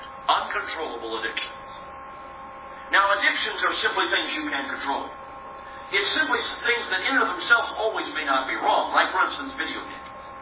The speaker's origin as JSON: {"language": "English", "town": "Chicago", "region": "Illinois", "country": "United States", "tie": "born or raised there", "said": "I tell people, I was growing up, I grew up in Chicago."}